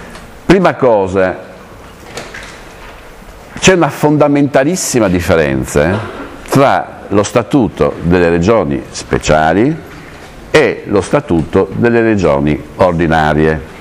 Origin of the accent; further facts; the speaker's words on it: Bolzano, Trentino-Alto Adige, Italy; born there; io sono nato a Bolzano infatti